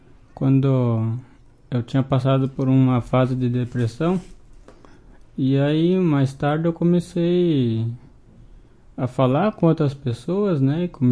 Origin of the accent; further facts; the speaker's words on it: Carazinho, Rio Grande do Sul, Brazil; É, pô, parte de mãe eu tenho os parentes aqui, mas nós viemos de Carazinho.